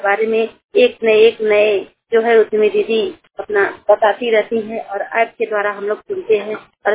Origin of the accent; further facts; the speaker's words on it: Bhadohi, Uttar Pradesh, India; मैं और आई गांव से, ब्लॉक मेरा और आई है, जिला मेरा जो है कि भदोही है। मेरी उम्र जो है 34-35 साल की है।